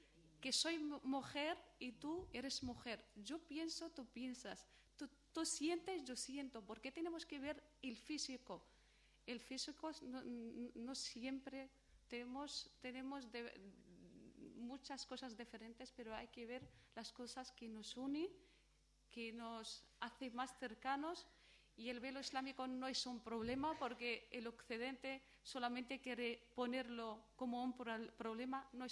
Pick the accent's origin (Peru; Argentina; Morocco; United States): Morocco; now in Spain; yo soy de Marruecos, tengo aquí más de 15 años, pero sé la cultura española